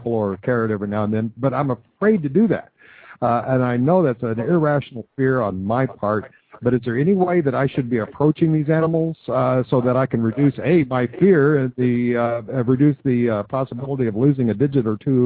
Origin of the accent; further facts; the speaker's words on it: Oklahoma, United States; I know that I'm in a real minority group. I was born and raised in Oklahoma.